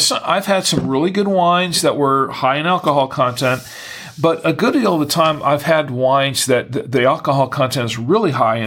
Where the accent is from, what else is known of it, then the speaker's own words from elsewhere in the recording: United States; Not so much me, also being American, but a lot of Americans do.